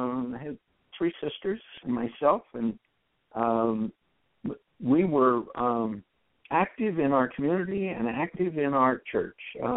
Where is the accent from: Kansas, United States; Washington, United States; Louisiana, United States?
Kansas, United States; I grew up in western Kansas in a small town.